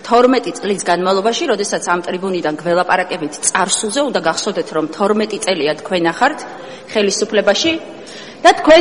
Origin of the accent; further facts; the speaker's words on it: Zugdidi, Samegrelo-Zemo Svaneti, Georgia; თავდაცვის პოსტზე წარდგენილი არის ჩემი მშობლიური ქალაქიდან ირაკლი ჩიქოვანი. და მთელი ამ იმის განმავლობაში მეკითხებოდნენ, რომ როგორ შეაფასებ ირაკლი ჩიქოვანის ზუგდიდის მაჟორიტარობას.